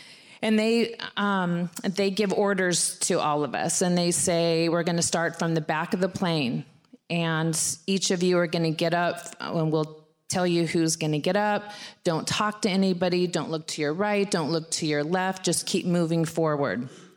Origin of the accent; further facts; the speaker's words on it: California, United States; I'm from Southern California. I didn't know. I've never been to Newark Airport.